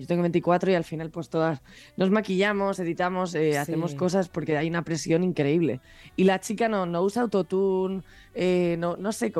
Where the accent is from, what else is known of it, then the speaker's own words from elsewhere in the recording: Madrid, Community of Madrid, Spain; soy de Madrid.